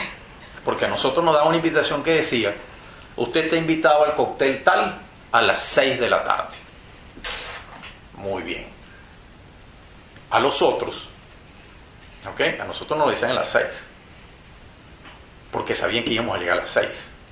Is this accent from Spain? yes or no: no; Venezuela; de niño, yo no lograba entender cómo la familia de mis amigos en Venezuela, mi tierra natal